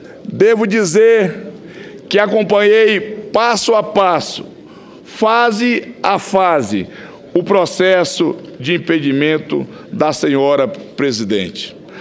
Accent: Acre, Brazil; Sou do Acre, um estado que sofre com a falta das condições mínimas necessárias para alcançar o desenvolvimento econômico que já tem outros estados da federação.

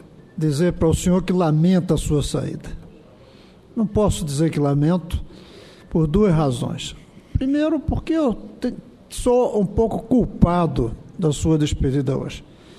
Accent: Brasília, Federal District, Brazil; como brasiliense, nós precisamos muito do senhor no governo do Distrito Federal.

